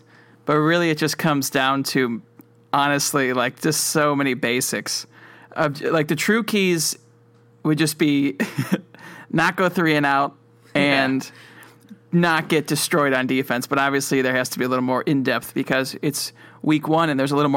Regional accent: Cleveland, Ohio, United States; Well, that's because we're all from Cleveland.

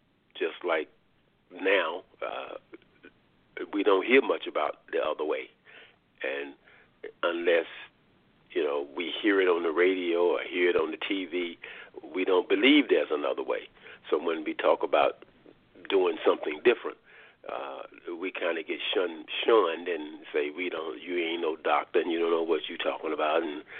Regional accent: North Carolina, United States; now in Washington, United States; Yes, I'm in located in Washington, D.C. Been in this town for about 50 years now, probably. Born and raised in North Carolina

